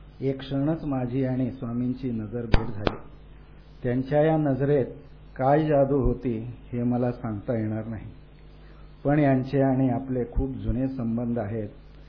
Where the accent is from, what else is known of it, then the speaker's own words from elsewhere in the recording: Karnataka, India; Marathi is a second language; moved away as an adult; now in Pune, India; मी मूळचा कर्नाटकचा रहिवासी. 1976 साली आयटीआय कोर्स करून पूर्ण झाल्यावर नोकरीच्या शोधात पुण्यात आलो.